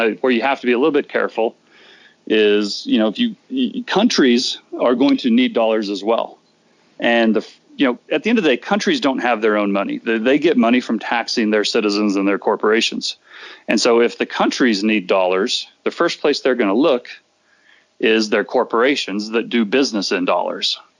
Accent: Canada; all of a sudden, as a Canadian, you just made 20%.

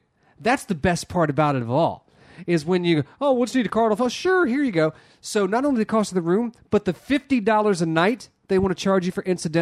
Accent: the South, United States; accent: Southern; So I walked up with my Southern accent

